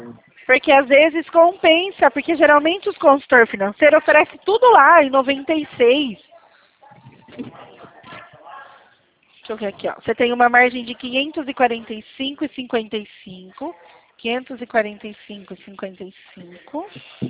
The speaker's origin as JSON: {"language": "Portuguese", "town": "Itatiba", "region": "São Paulo", "country": "Brazil"}